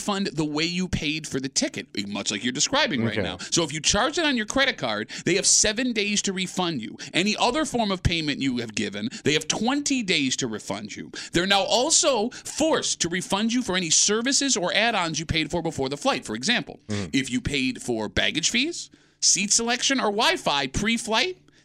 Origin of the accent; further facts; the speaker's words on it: United States; thank God I'm an American.